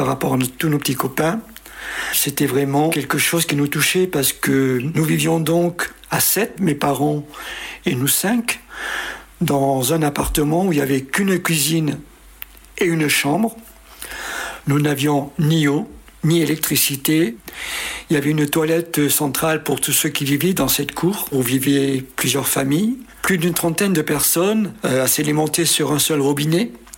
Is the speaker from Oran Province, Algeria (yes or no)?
yes; Oran, Oran Province, Algeria; Et puis, il se trouve que mon père, à un certain moment, a eu un HLM. Et nous avons déménagé de La Seigna, et nous sommes allés habiter à Oran, une cité qui s'appelait les Glycines.